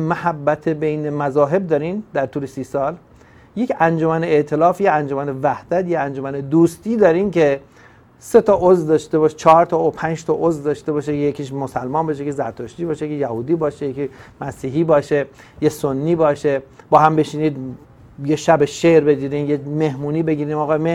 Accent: Iran; moved away; ما همه فرار کردیم از ایران و اومدیم بیرون

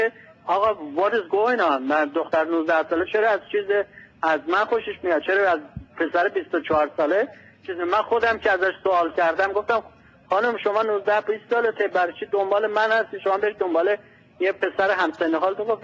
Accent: Iran; ما ایرانی هستیم

